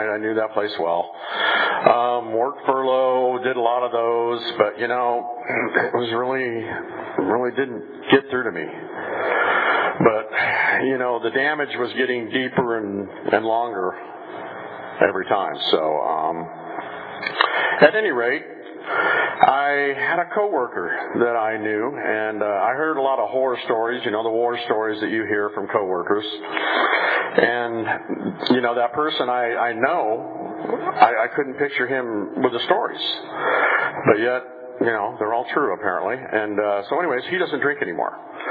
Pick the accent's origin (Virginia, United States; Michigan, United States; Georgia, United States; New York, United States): Michigan, United States; We came from Michigan, and back there, I guess it's pretty normal to take your kids into bars and get them hammered.